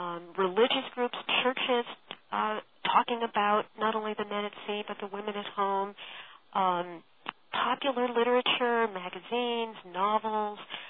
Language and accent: English; New England, United States; And I'm from New England originally and had spent summers on the New England coast